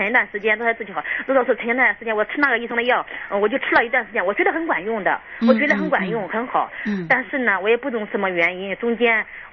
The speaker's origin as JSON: {"language": "Chinese", "town": "Zhengzhou", "region": "Henan", "country": "China", "said": "我们是郑州的嘛。"}